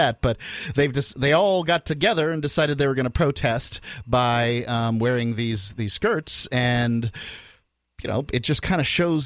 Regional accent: Bradenton, Florida, United States; born or raised there

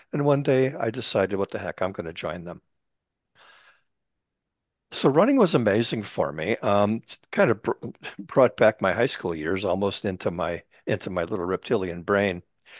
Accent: California, United States; also born or lived in New Orleans; We moved to California when I was a small kid. I was born in New Orleans, and we've decided to come to the promised land.

